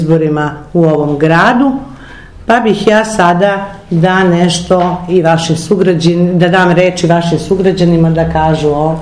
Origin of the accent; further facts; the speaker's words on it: Niš, Southern and Eastern Serbia, Serbia; inače potpredsjednica izvršnog odbora novog DSS-a, poreklom iz Niša